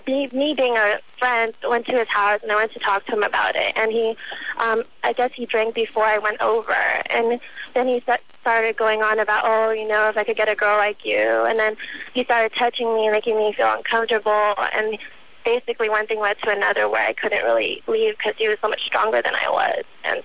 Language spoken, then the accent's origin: English; California, United States; Well, actually, I only go to, my boyfriend lives in Riverside, and I'm actually from the Bay Area.